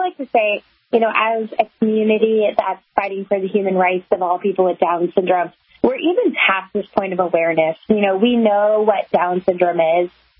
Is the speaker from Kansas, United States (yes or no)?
yes; Kansas, United States; I grew up in Kansas with a best friend who has Down syndrome